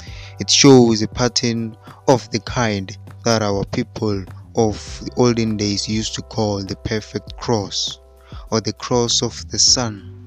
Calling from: South Africa; It is I and I, your host … I'm broadcasting live from South Africa.

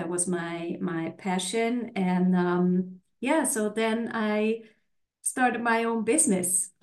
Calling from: Zurich, Switzerland; I'm dialing in from Zurich in Switzerland.

